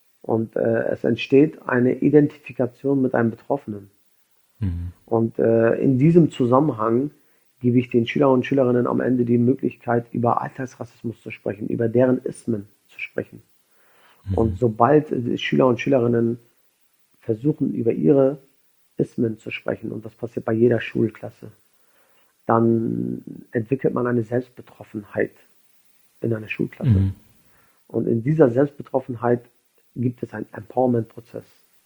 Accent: Schleswig-Holstein, Germany; wenn ich sage, ich komme aus Schleswig-Holstein oder aus Deutschland.

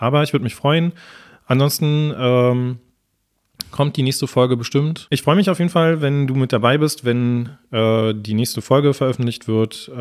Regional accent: Berlin, Germany; Ich komme aus Berlin, bin Baujahr 85, Vater eines Sohnes, der jetzt gerade in die Schule gekommen ist, verheiratet.

